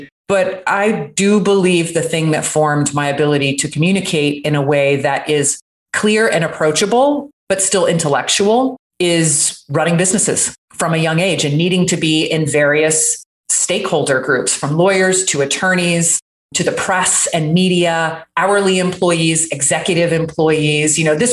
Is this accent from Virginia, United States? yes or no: no; Jacksonville, Florida, United States; I completely lost my accent. That was very deep from growing up in Jacksonville, Florida, which is basically South Georgia.